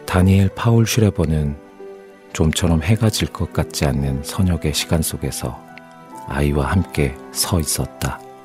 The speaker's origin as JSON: {"language": "Korean", "region": "Gangwon", "country": "South Korea", "tie": "born or raised there", "said": "제가 그 고향이 강원도고 지금 사는 곳이 또 고향시다 보니까 이렇게 지평선을 볼 일이 없잖아요."}